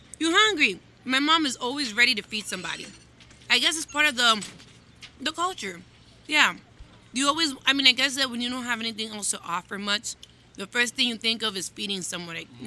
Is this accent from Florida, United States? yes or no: yes; Miami, Florida, United States; because I was going, obviously, born and raised in Miami. My friends are American. My surrounding, my what I'm studying in school, my teachers. But at home, it was very Spanish, very Latin.